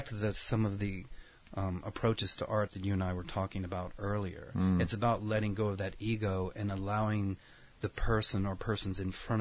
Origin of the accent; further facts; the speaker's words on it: the South, United States; growing up in the South, I would go with my aunts and my mom to cemeteries and take the used flowers out of the trash cans.